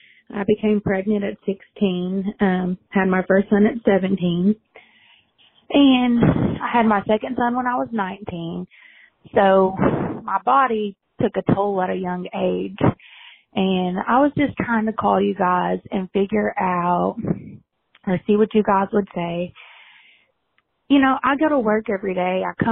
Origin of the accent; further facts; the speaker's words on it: Roland, Arkansas, United States; I'm from Roland, Arkansas.